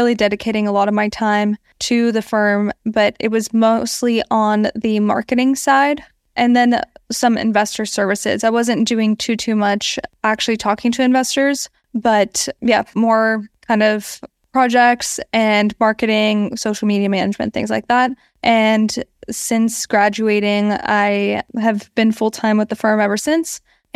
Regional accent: California, United States; Yeah. So I'm from the San Francisco Bay Area.

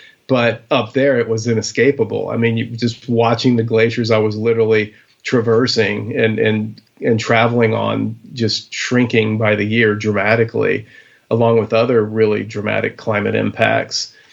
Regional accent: Texas, United States; born there; now in Alaska, United States; I moved up to Alaska in 1996. I was born in Texas, but I moved up to Alaska in 96.

